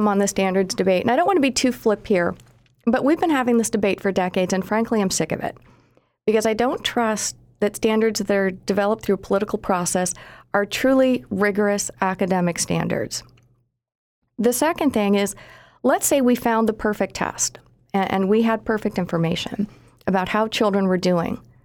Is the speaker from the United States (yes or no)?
yes; Arizona, United States; And my home state of Arizona, where I live, I thought it was a good idea